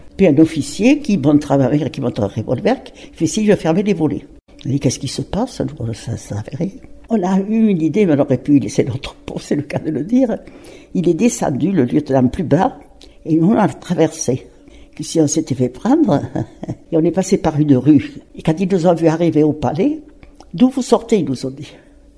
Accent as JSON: {"language": "French", "town": "Rodez", "region": "Occitanie", "country": "France", "tie": "born or raised there", "also_born_or_lived": "Normandy", "said": "Je suis né en Normandie, mais en fait, mes parents ils sont venus dans l'Aveyron. Alors, ça fait que j'ai toujours vécu à Rodez."}